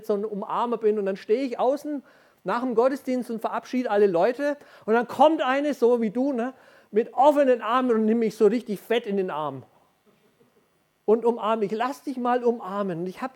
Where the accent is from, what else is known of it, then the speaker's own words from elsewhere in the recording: Bavaria, Germany; ich bin ja ein Franke. Stefan weiß, von was ich spreche. Wir Franken, wir freuen uns ja gerne mal nach innen.